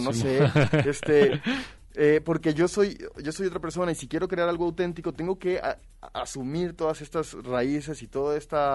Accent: Mexico; yo al final pues soy mexicano, como tortas ahogadas los domingos.

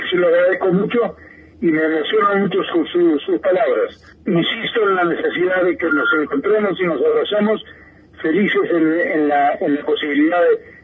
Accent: Tucumán, Argentina; esta vez en mi país de origen, en la ciudad de Tucumán

